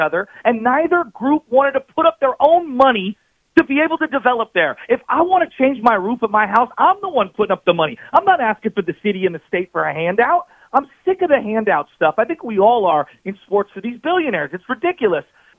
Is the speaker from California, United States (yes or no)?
yes; San Francisco, California, United States; I grew up near Candlestick, okay? Candlestick got demolished, and it's as disgusting as ever. And it was a poor neighborhood to begin with, okay?